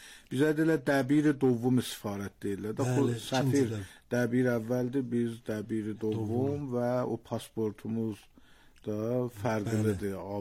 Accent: Iran; mən İrandan gəlmişəm

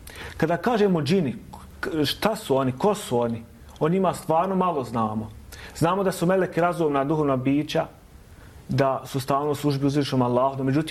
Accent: Bosnia & Herzegovina; Ne samo kod nas u Bosni i Hercegovini, nego i po arapskom svijetu.

